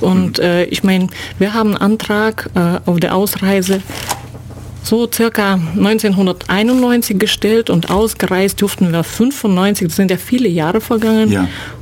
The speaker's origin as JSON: {"language": "German", "town": "Novosibirsk", "region": "Novosibirsk Oblast", "country": "Russia", "second_language": "German", "moved": "as an adult", "lives_now": "Germany", "said": "dann sage ich einfach aus Novosibirsk, weil mit dieser Metropole kann man schon was anfangen. Das ist eine Millionenstadt, und dort habe ich studiert und letzten meine Jahren dort verbracht und von dort ausgesiedelt mit der ganzen Familie."}